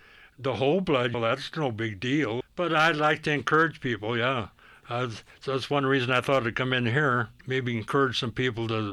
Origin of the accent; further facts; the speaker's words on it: Nebraska, United States; moved away as an adult; I was born and raised in Nebraska. Well, I was born in 1933, actually